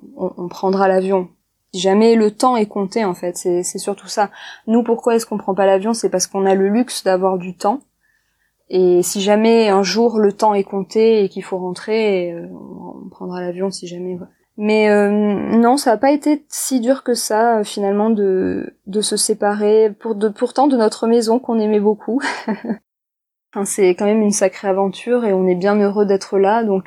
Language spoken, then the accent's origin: French; France; on ne nous laisse que 30 jours en tant que Français.